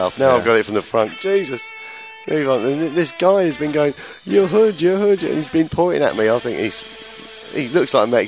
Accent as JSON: {"language": "English", "region": "England", "country": "United Kingdom", "lives_now": "United States", "said": "Of course, I'm English. It is St. Patrick's night."}